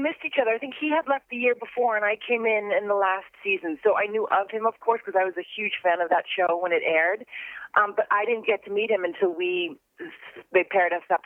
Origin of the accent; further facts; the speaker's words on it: Massachusetts, United States; I'm from Massachusetts, so, you know, the winter is long and hard.